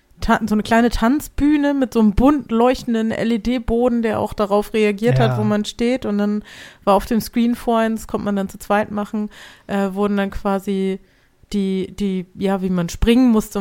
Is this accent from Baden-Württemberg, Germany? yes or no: no; Hamburg, Germany; als Hamburger kennen wir natürlich Regen zu Genüge.